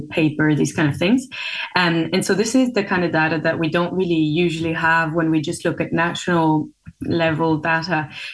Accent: France; so I come from France and we do have them in a lot of supermarkets.

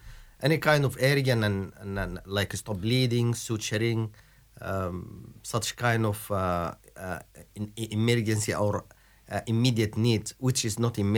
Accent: Sudan; English is a second language; also born or lived in England; Originally, I'm from Sudan and partially from England. My background started when I graduated back home in Sudan

